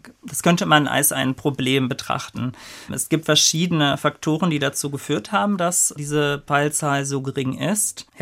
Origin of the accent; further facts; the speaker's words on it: Cologne, North Rhine-Westphalia, Germany; ich komme aus Köln, also bringe ich jetzt auch mal ein Kölner Beispiel